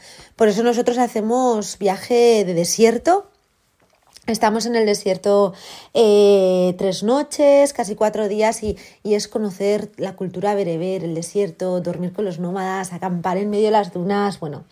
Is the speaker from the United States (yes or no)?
no; Basque Country, Spain; No sé, yo soy del País Vasco, tardo menos en coger un vuelo e ir a Marruecos que coger el coche e ir a Valencia.